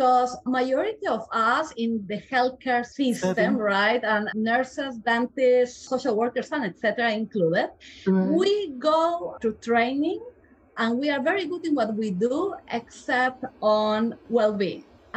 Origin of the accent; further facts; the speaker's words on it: Peru; English is a second language; moved away as an adult; now in United States; I am originally from Peru, so I am a Latin girl. Even my last names, they don't show it, but probably my accent, yes. I did geriatrics in Peru, and I worked for 10 years there. And then I met the love of my life, and I moved to the U.S.